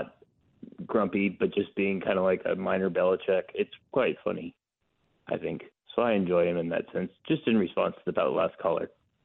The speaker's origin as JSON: {"language": "English", "town": "San Jose", "region": "California", "country": "United States", "tie": "born or raised there", "said": "in San Jose. When the Sharks came around, that's when I fell in love with hockey."}